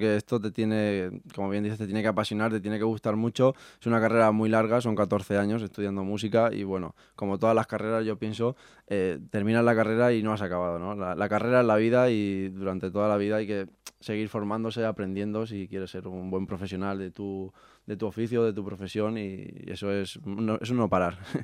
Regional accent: Aspe, Valencian Community, Spain; dices, no, yo soy de ASPE

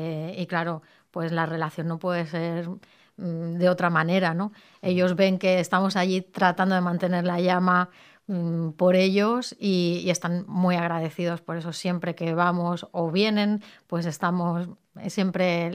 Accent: Barcelona, Catalonia, Spain; now in Aspe, Spain; Pues yo soy de Barcelona, pero ahora ya soy asperica también. Aquí vivo, ya vivo en Aspe

